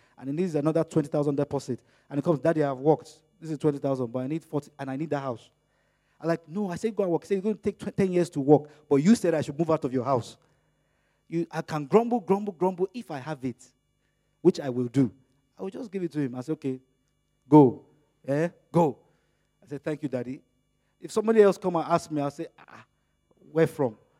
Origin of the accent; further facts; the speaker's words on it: Nigeria; first language Yoruba; English is a second language; I can't say it in Yoruba, which is my native tongue, but I'll say the translation in English